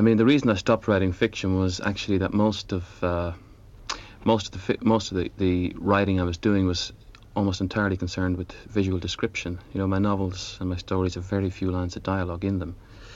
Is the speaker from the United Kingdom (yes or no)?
no; Ireland; Well, I'm Irish, and every Irish writer has a rather schizophrenic relationship with their homeland.